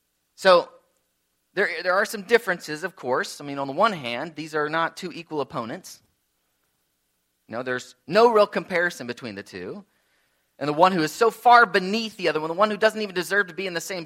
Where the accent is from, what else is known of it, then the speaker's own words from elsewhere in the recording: Indiana, United States; Yeah, you know, growing up, you know, I was from Indiana.